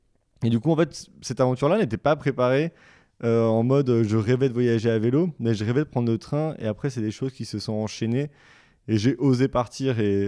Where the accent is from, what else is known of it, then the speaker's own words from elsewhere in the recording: Drouges, Brittany, France; je suis originaire de Drouge, un petit village dans le bassin vitréen.